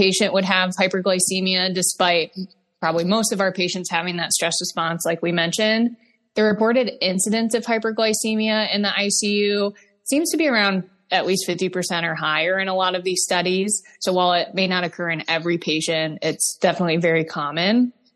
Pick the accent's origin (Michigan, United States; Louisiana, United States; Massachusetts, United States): Michigan, United States; moved away as an adult; now in Baltimore, United States; I am originally from Michigan and moved south for undergrad at the University of Alabama before coming back to Michigan to complete pharmacy school at Wayne State University in Detroit.